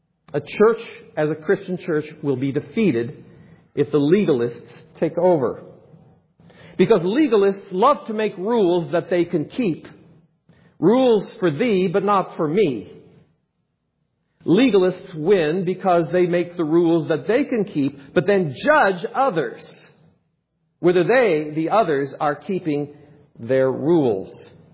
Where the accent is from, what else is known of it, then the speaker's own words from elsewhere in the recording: Pella, Iowa, United States; I remember working in a window factory in my hometown of Pella